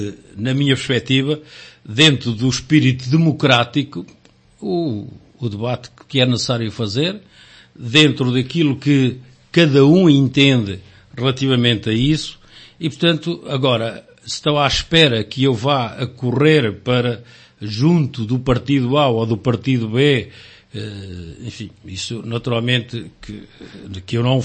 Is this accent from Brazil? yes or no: no; Portugal; nós somos, nós portugueses, de uma forma genérica, costumamos dizer mal numa primeira reação